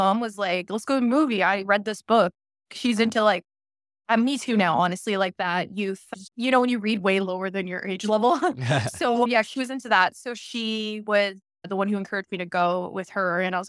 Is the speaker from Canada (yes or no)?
yes; Thunder Bay, Ontario, Canada; Like, where I'm from Thunder Bay, Ontario. It's the middle of nowhere, Canada.